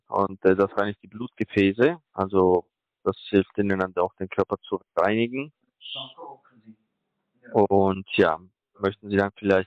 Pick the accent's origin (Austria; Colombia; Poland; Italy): Colombia; now in Hamburg, Germany; Also, ich bin Kolumbianer.